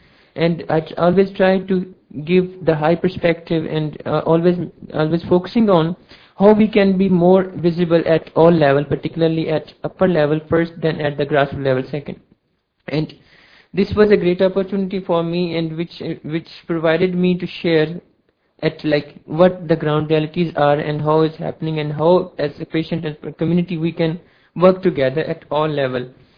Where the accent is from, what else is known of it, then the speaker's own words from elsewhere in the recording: Pakistan; I'm from Pakistan